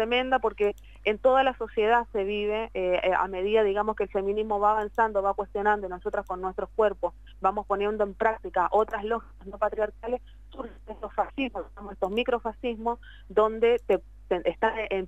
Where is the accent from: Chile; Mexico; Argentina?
Chile; sí, que yo soy chilena